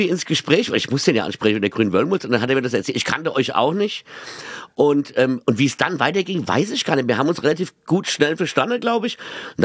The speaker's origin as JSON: {"language": "German", "town": "Mainz", "region": "Rhineland-Palatinate", "country": "Germany", "said": "Erstmal bin ich Mainzer, obwohl ich nicht mehr in Mainz wohne, sondern in Boden. Und das ist dann wieder Reu-Hesse, das ist dann direkt am Rhein."}